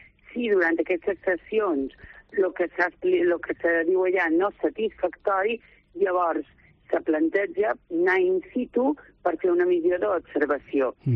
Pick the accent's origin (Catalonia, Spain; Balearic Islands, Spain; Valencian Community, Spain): Balearic Islands, Spain; jo som mallorquina, jo he governat a Mallorca, jo he estat vicepresidenta de la meva terra